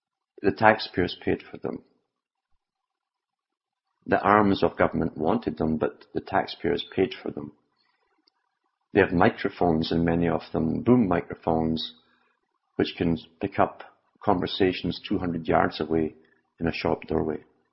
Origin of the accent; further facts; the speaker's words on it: United Kingdom; Growing up in Britain, during a time of mass upheaval